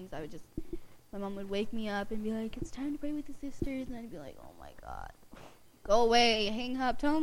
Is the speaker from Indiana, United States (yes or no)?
no; Cincinnati, Ohio, United States; But originally, I'm actually from Cincinnati, Ohio.